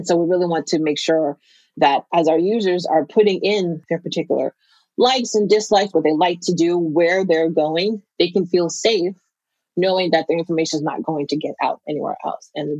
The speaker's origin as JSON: {"language": "English", "town": "Boston", "region": "Massachusetts", "country": "United States", "said": "I'm originally from Boston. So the Boston schools were the very first to really get integrated into Facebook."}